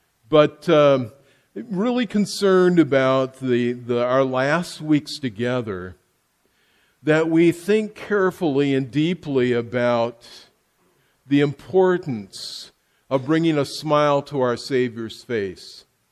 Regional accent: United States; Now, I'm still an American.

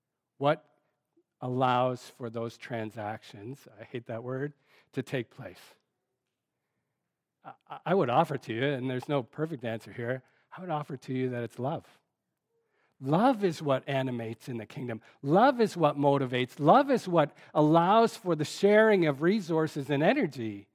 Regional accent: Canada; I don't know if it's just like me as a Canadian

